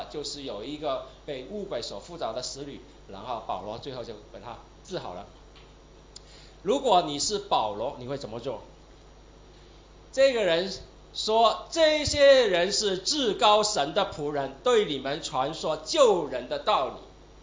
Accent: Taiwan; also born or lived in Hong Kong; 我从台湾过来的，我生在香港

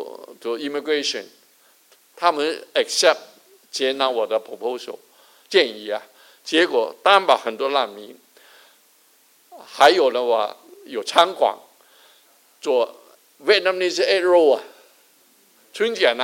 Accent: China; accent: Chinese; 人家听过我因为我有中国口音呐、啊，讲英文的时候听着

